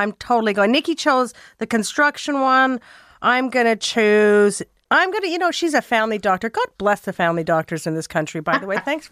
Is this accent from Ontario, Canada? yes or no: no; Saskatchewan, Canada; Because I'm from Saskatchewan.